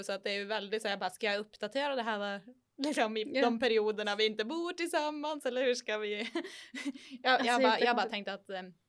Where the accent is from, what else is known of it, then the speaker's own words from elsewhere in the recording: Norway; now in Sweden; I och med att jag är norsk medborgare. Jag måste alltid skicka in så här... frågeformulär på att jag liksom får vara i Sverige.